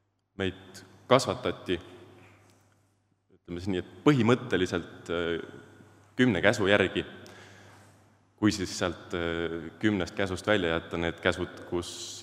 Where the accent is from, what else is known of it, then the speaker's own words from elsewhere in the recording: Maarja-Magdaleena, Tartu County, Estonia; Olen pärit Maarja Magdaleenast, sealt lähedalt, ja kasvanud suures peres.